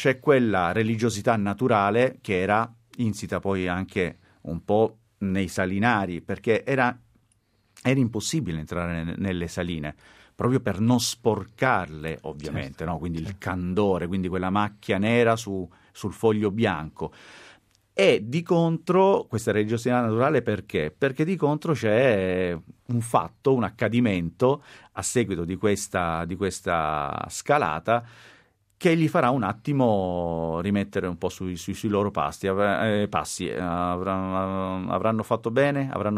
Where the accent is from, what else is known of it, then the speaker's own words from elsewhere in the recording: Augusta, Sicily, Italy; also born or lived in Palermo; Io sono nato in Sicilia, a Palermo, ma sono cresciuto ad Augusta, lì dove è ambientato il romanzo, in un paesino della costa orientale, in provincia di Siracusa.